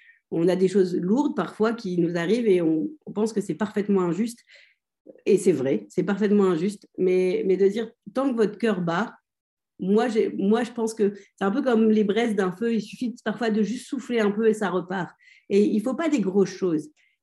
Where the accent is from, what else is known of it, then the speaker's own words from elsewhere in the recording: France; parce que bah, j'ai grandi en France.